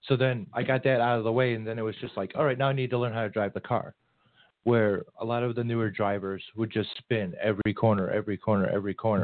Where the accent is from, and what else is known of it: Chicago, Illinois, United States